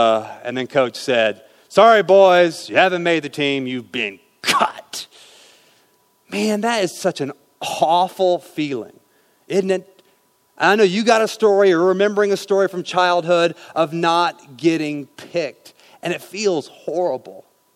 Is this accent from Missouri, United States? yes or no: yes; St. Joseph, Missouri, United States; that's right, you may not have known that, I grew up in St. Joe.